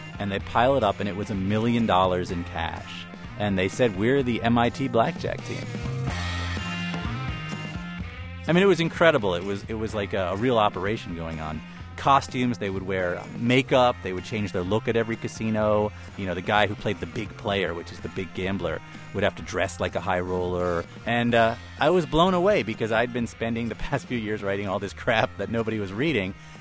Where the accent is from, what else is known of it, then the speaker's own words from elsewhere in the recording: Boston, Massachusetts, United States; I was a kid from Boston, basically